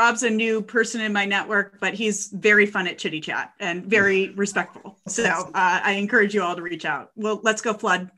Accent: Midwest, United States; I grew up on the Midwest of America in the heart of car country.

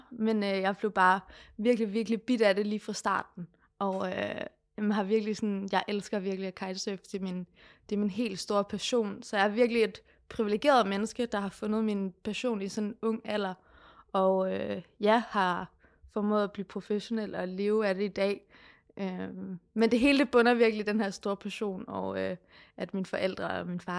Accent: Aarhus, Central Denmark Region, Denmark; jeg kommer fra Aarhus

